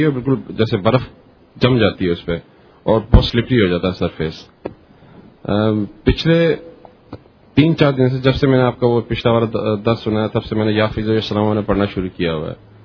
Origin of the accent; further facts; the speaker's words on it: Karachi, Sindh, Pakistan; ویسے تو میں کراچی سے بلانگ کرتا ہوں, لیکن میں لاہور اسپیشلی صرف درس کے لیے آیا تھا